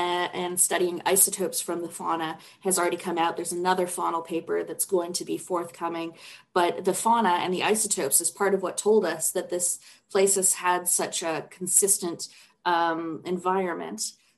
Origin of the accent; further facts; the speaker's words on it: Canada; as a Canadian girl